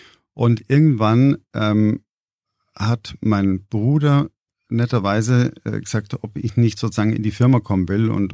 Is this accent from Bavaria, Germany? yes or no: yes; Bavaria, Germany; Ich bin am Tegernsee aufgewachsen, in unserer kleinen Papierfabrik.